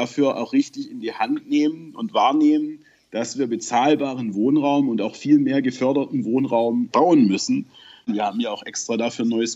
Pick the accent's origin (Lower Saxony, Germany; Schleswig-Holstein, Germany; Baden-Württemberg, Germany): Baden-Württemberg, Germany; Tübingen; Ich selber bin aus Tübingen. Das ist eine der teuersten Städte Deutschlands.